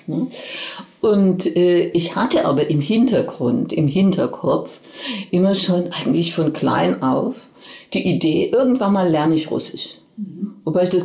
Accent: Oberkirch, Baden-Württemberg, Germany; Denn ich stamme aus der Ortenau, aus Oberkirch, und da blickt man in die Rheinebene auf Straßburg.

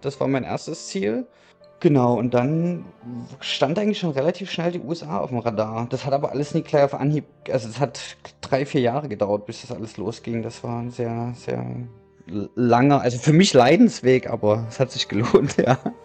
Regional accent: Dresden, Saxony, Germany; als Dresdner in Wolfsburg zu wohnen

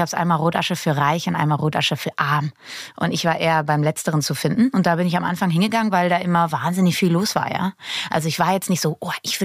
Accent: Cologne, North Rhine-Westphalia, Germany; now in Berlin, Germany; Ich bin eigentlich gebürtig aus Köln, lebe aber seit 2019 in Berlin.

